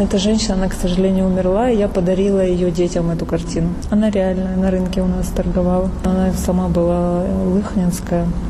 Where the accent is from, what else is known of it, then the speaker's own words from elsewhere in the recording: Sukhumi, Abkhazia, Georgia; А город Сухум я обожаю, это мой родной город